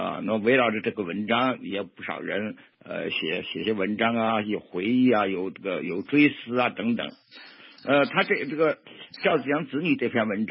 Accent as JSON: {"language": "Chinese", "region": "Sichuan", "country": "China", "said": "那你看你我都是四川人"}